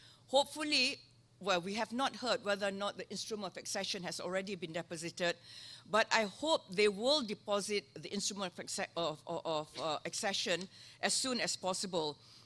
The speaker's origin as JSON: {"language": "English", "country": "Malaysia", "said": "I was there as a Malaysian ambassador"}